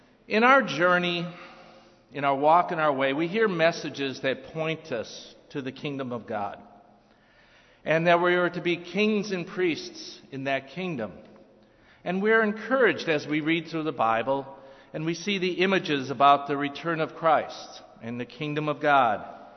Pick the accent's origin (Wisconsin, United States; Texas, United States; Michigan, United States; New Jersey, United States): Wisconsin, United States; And I growing up in Wisconsin, my aunt played an accordion. My uncle was in a polka band.